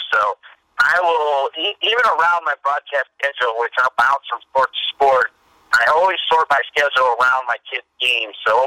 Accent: Ohio, United States; growing up in Ohio, going to Ohio State and being on campus of Ohio State

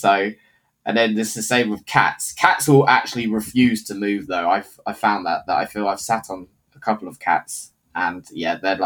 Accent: South East England, United Kingdom; now in Didcot, United Kingdom; I've moved to a totally different county. So originally I was from Berkshire, and now I'm living in Oxfordshire. I've moved to a lovely town called Didcot, which is the 12th most boringest place in the UK.

